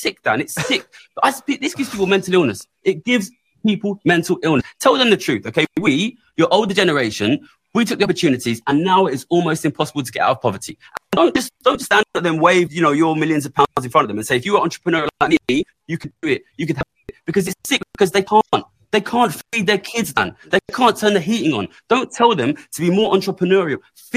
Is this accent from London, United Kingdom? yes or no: yes; London, United Kingdom; I come from East London, okay?